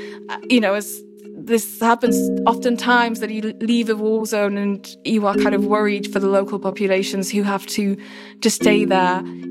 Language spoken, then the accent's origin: English; Slovakia; a border town called Uzhgorod, which is very close to the border with my home country, Slovakia.